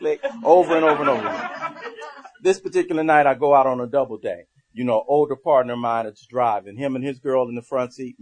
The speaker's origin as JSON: {"language": "English", "town": "Los Angeles", "region": "California", "country": "United States", "tie": "born or raised there", "said": "you know, I grew up in South Central. I grew up in the heart of Watson."}